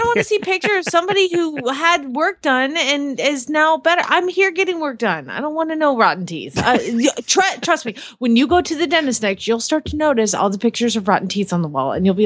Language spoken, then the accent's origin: English; Phoenix, Arizona, United States; from Phoenix, Arizona